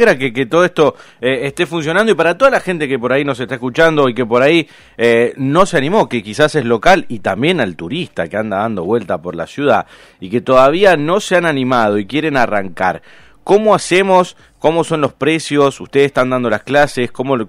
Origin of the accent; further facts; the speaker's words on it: Ushuaia, Tierra del Fuego, Argentina; somos de acá de Ushuaia, te he visto muchas veces en la nieve